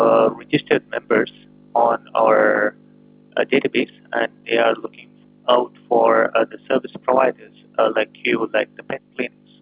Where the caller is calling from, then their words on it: Los Angeles, California, United States; No, I'm calling from Los Angeles, West Los Angeles.